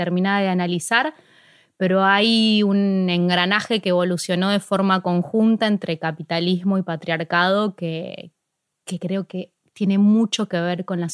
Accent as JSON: {"language": "Spanish", "town": "Ciudad Evita", "region": "Buenos Aires Province", "country": "Argentina", "said": "empecé justo en Ciudad Evita, que es de donde yo soy."}